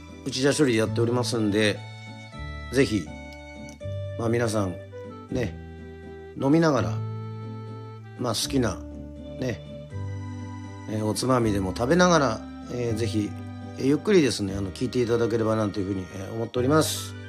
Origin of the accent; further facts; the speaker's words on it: Yoron, Kagoshima, Japan; 私生まれも育ちも与論島でございますが